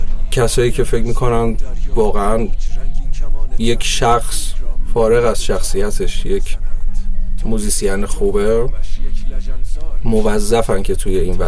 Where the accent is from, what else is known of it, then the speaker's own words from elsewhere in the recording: Iran; خاص ما ایرانی هست، چون ما ایرانی هستیم